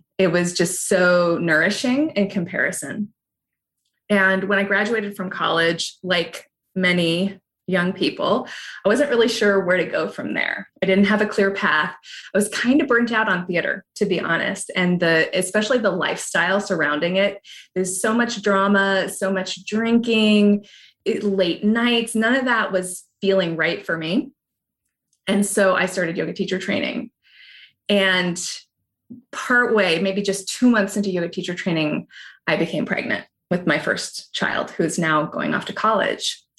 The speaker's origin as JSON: {"language": "English", "region": "Hawaii", "country": "United States", "tie": "born or raised there", "said": "I grew up in Hawaii and in a rural area. And so books were everything for me."}